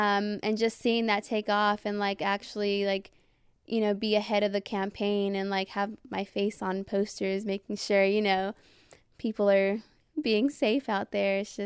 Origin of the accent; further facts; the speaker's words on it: Stockton, California, United States; And I mean, growing up in Stockton, you kind of just have like your own little bubble of how things are.